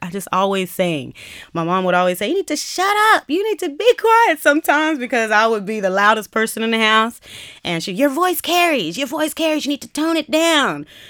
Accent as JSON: {"language": "English", "town": "Corpus Christi", "region": "Texas", "country": "United States", "tie": "born or raised there", "said": "Yeah, a lot of … a lot of the old classics I did."}